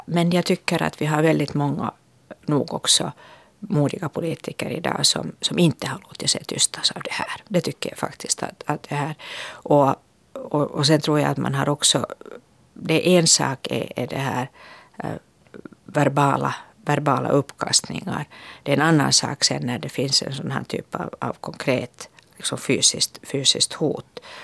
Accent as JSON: {"language": "Swedish", "country": "Finland", "said": "så vill vi är finländare."}